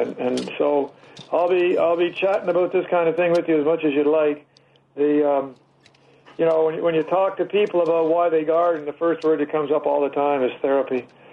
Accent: Montreal, Quebec, Canada; I grew up in Canada, so I grew up in Montreal, so I do know cold, I do know snow, and I do know winter.

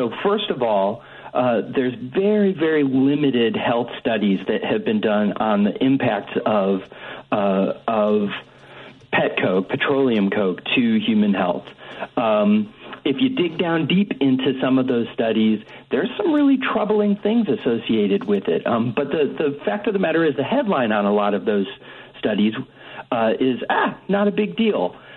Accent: Springfield, Illinois, United States; I grew up in Springfield and I was a Springfield High School senator.

